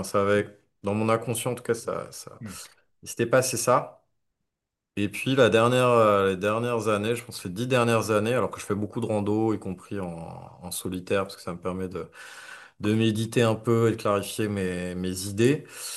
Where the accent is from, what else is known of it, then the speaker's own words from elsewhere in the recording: Auvergne-Rhône-Alpes, France; moi, j'ai grandi dans les Alpes, au pied du massif du Mont-Blanc.